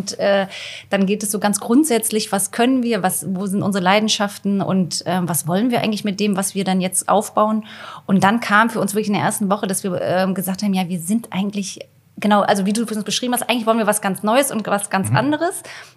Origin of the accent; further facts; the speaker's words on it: Stralsund, Mecklenburg-Vorpommern, Germany; Wir kommen beide von der Ostsee quasi. Ja. Ich aus dem Osten, ich komme aus Stralsund und Johanna aus Plön.